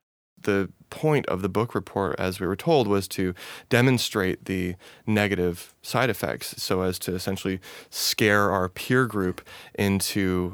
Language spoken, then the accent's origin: English; Marina, California, United States; Originally, I'm from Monterey Bay, a small town called Marina.